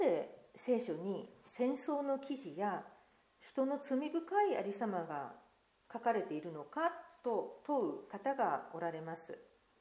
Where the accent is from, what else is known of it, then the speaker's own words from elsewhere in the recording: Kyushu, Japan; 特に私は九州育ちですので環境の違いがとっても大きくて